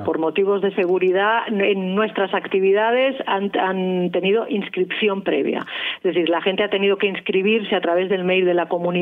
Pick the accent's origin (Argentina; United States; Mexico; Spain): Spain; Catalonia; La mayoría somos españoles, somos gente nacida en España, catalanes.